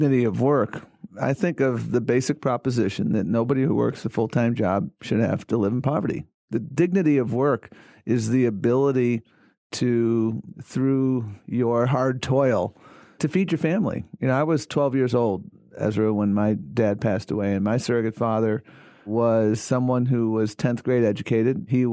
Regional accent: Buffalo, New York, United States; the dignity of work is something I learned growing up in Buffalo, New York.

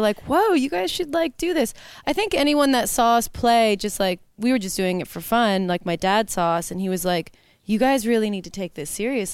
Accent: California, United States; And by the way, I'm from California, so I was so excited.

